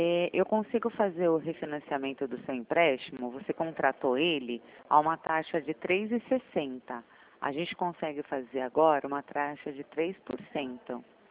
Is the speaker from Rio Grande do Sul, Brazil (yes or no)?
no; Sorocaba, São Paulo, Brazil; eu sou de Sorocaba.